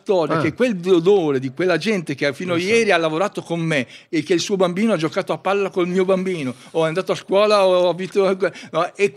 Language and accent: Italian; Metanopoli, Lombardy, Italy; born there; Sì, io sono nato a Metanopoli, io sono del 58